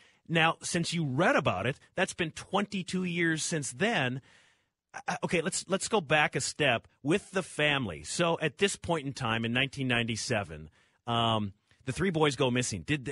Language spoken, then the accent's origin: English; Minnesota, United States; Well, first of all, I'm from Minnesota. I had never heard of this story.